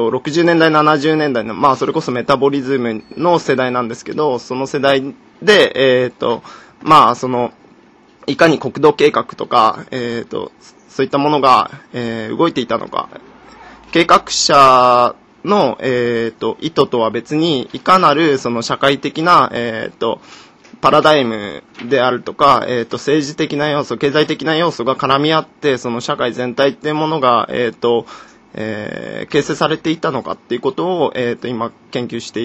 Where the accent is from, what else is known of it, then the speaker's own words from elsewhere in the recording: Itabashi, Tokyo, Japan; 僕の生まれなんですが、東京都生まれ、東京育ちで、板橋区が実家になってます。